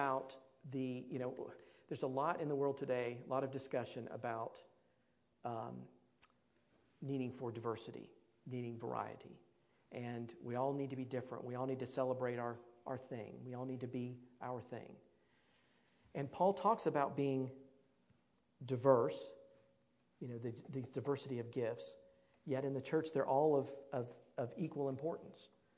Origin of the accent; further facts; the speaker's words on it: South Carolina, United States; I have a friend back in my home state of South Carolina